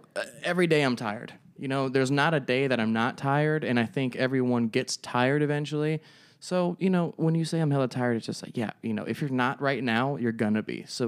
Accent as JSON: {"language": "English", "region": "Arizona", "country": "United States", "tie": "born or raised there", "said": "March 26th through the 28th here in Phoenix, downtown Phoenix, Arizona, my home state."}